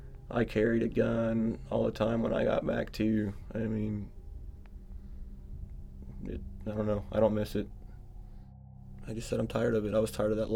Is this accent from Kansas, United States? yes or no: no; Texas, United States; now in Alaska, United States; I'm from Texas. Like, the drugs down there are everywhere. That's part of the reason why I moved up to Alaska